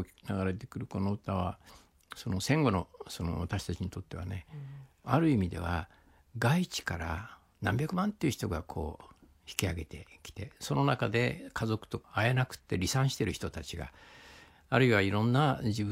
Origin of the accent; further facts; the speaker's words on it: Fukuoka, Japan; まあ、僕は福岡ですから、まあ、 … とかねしょうがないからそういうのを歌わせられてましたけども、